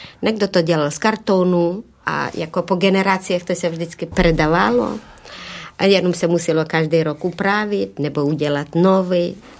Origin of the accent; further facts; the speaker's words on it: Zakarpattia Oblast, Ukraine; Já nevím, jak na Slovensku, ale u nás v Podkarpatské Rusi to trvalo do bohozjevení.